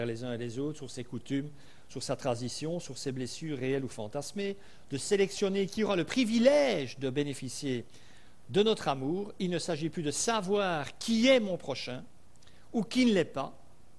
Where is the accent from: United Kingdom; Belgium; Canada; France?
Belgium; nous sommes Belges, on aime les Belges